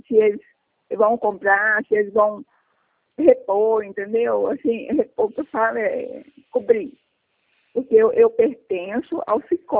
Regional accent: Minas Gerais, Brazil; É, sou do estado de Minas.

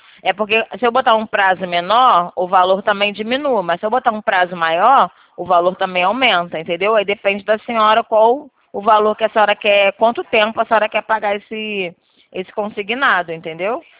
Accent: Rio de Janeiro, Brazil; É o 21, é que sou daqui do Rio. 21.

